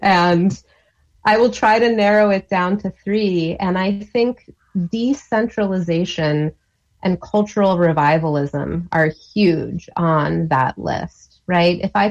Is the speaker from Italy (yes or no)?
yes; Italy; growing up in Italy, we made giardiniera, similar concept.